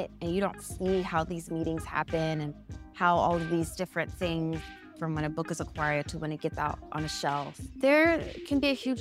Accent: New Jersey, United States; And I always wanted to live in New York. I'm from New Jersey.

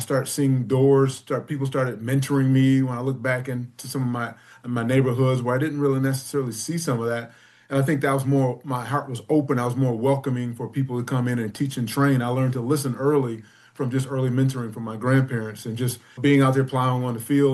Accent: Michigan, United States; So I was brought up in Michigan and in a very agricultural environment where I was involved with 4-H, and my mother's mother was a farmer and my father's mother was a farmer.

